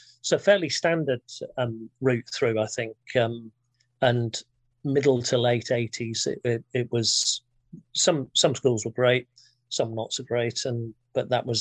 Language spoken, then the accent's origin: English; Thirsk, Yorkshire and the Humber, United Kingdom; So at about 6 or 7 years old, I think every person growing up in Thirsk harbored this desire to be a vet.